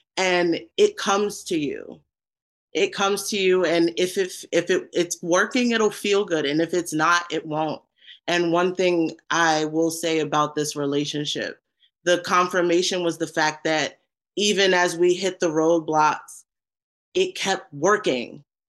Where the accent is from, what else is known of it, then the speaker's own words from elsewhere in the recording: Brooklyn, New York, United States; My family is actually Geechee. My family's from the Carolinas. I'm from Brooklyn.